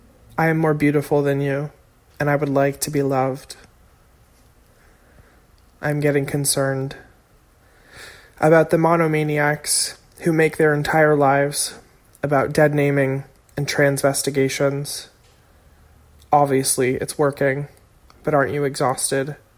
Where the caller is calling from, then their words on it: Brooklyn, New York, United States; I'm recording from Brooklyn, New York.